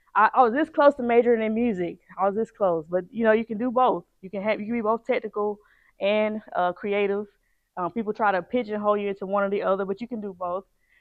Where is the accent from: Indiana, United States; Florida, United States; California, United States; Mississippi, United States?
Mississippi, United States; Jackson; now in Atlanta, United States; So I go back and forth between Atlanta and Jackson, which is my hometown, Jackson, Mississippi.